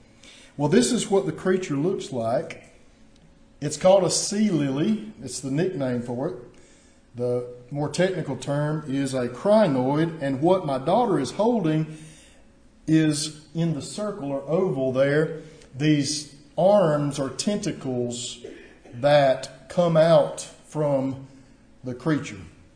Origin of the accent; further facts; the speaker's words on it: Alabama, United States; When I was growing up in South Alabama, I grew up way out in the woods, and there was a place close to my house where I could go down to this creek